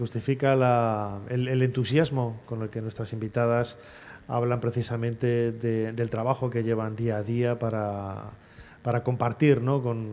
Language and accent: Spanish; León, Castile and León, Spain; born there; also born or lived in Valladolid; yo nací en León, he vivido en Valladolid